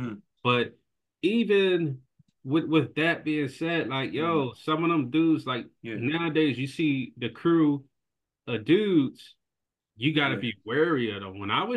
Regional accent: Philadelphia, Pennsylvania, United States; I was born and raised in Philly, grew up in North, you know, I had to fight my battles and everything.

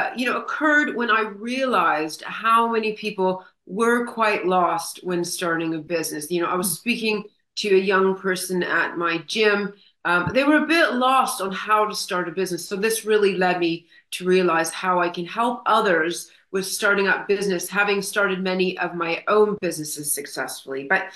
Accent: Canada; now in United Kingdom; I'm a Canadian native. I've been in the UK for the last 25 years.

